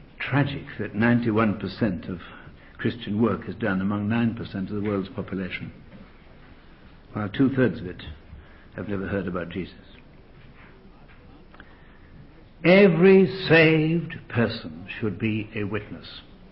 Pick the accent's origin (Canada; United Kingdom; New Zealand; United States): United Kingdom; England; I say that as an Englishman, but it is.